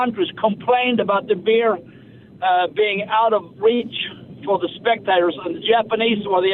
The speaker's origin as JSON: {"language": "English", "country": "Sweden", "second_language": "English", "moved": "yes", "lives_now": "Brentwood", "said": "I'm a tennis down here in Brentwood, and I've been here for like 35 years, but I'm originally from Sweden."}